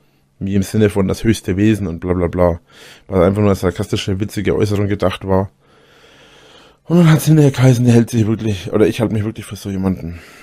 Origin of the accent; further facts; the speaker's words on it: Bavaria, Germany; Das sagt man bei uns in Franken oft.